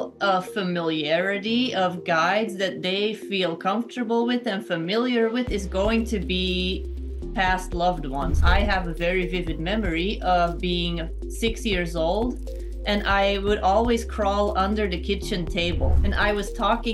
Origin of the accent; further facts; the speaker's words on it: Belgium; Well, I am originally from Belgium, so not too far from France.